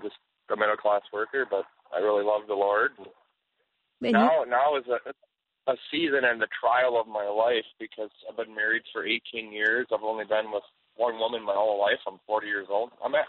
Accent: Superior, Wisconsin, United States; Well, I'm from Superior, Wisconsin.

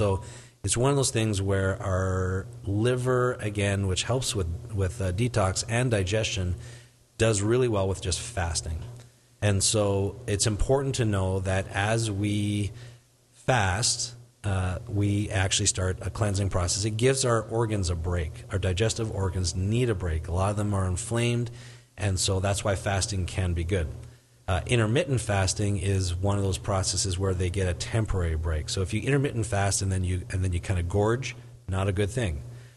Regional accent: Canada; when I grew up in Canada, we would go skiing annually in the mountains there

